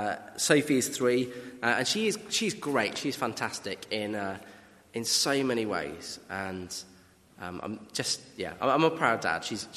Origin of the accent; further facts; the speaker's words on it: Wales, United Kingdom; I'm Welsh, but I doubt any of you would have picked that up if you'd spoken to me beforehand. And that's because I've basically lost my accent.